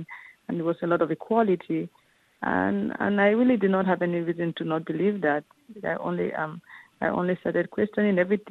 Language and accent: English; Cameroon; English is a second language; moved away; also born or lived in Harlem; because they are from my hometown in Cameroon. And I am an African immigrant myself. I, I used to live in Harlem, just like the characters in the novel.